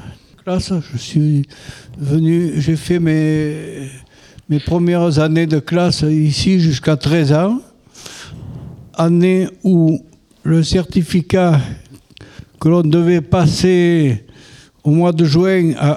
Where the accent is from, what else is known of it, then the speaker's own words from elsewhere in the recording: Montmirail, France; Je suis né à Montmira et il y a 93 ans que je suis là. À part le temps de mon service militaire, je suis toujours resté à Montmira.